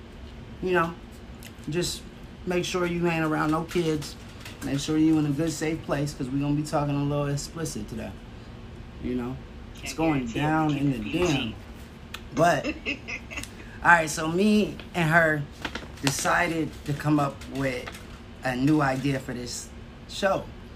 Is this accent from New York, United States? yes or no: no; Beverly Hills, California, United States; I'm from Los Angeles, Beverly Hills, California.